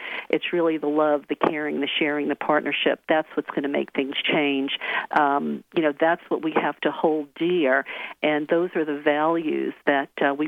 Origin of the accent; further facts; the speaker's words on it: the South, United States; I come from the South, the Bible Belt, where women don't learn about this stuff necessarily.